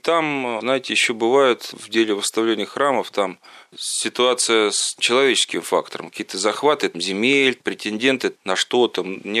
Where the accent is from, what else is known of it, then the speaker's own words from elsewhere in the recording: Moscow Oblast, Russia; born there; я хоть сам родился в Истинском районе